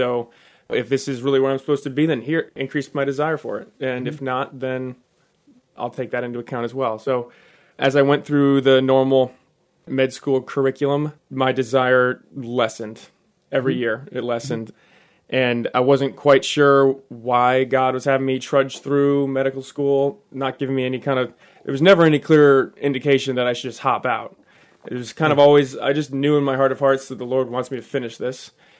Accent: Ann Arbor, Michigan, United States; ended up choosing to go to Michigan, where I'm from the Ann Arbor area.

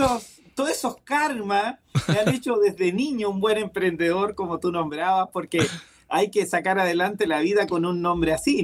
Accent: Iquique, Tarapacá, Chile; also born or lived in Ovalle; Yo nací en Ovalle, en la cuarta región, eso está centro, pero mi adolescencia la viví en Iquique. Iquique es casi al límite con Perú, es el desierto de Atacama.

